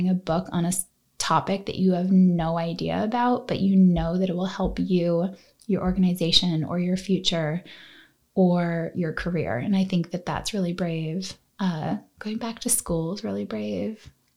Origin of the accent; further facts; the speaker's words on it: Boston, Massachusetts, United States; I'm swearing. I'm from Boston. It just happens.